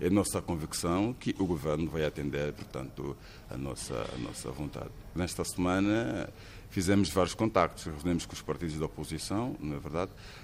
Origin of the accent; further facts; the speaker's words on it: Angola; Entendemos que somos angolanos, não é verdade? Independentemente de estar a residir no estrangeiro, não é?